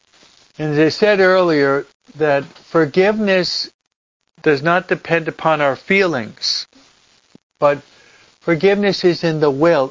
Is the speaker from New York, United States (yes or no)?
yes; New York, United States; also born or lived in New Jersey; I lived in the East Coast. I was brought up on the East Coast, New York and New Jersey, and where you have snowfalls at this time.